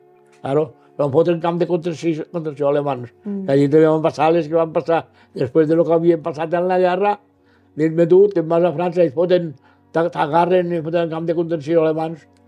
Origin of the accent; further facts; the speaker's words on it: Paüls, Catalonia, Spain; Vaig néixer el dia 3 de novembre de l'any 1930. Vaig néixer al Regès. I diuen que jo m'estava morint de gana. Al veure que m'estava morint, van agarrar ma padrina. Diu, perquè diuen que a Paúls hi ha una dida. I a peu se'm van anar a Paúls.